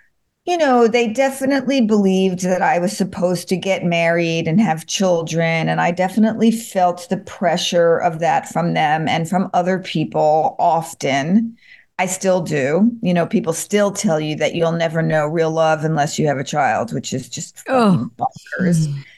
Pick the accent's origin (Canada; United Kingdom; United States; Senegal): United Kingdom; So I think it was a combination of being British and Jewish.